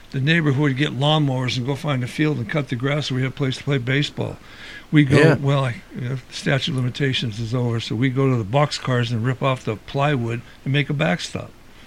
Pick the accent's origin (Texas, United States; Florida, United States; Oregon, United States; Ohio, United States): Ohio, United States; Newton Falls; now in Canfield, United States; You think one high school, even my hometown of Newton Falls or Canfield where I live now or any, would ask you to come look at their high school pictures?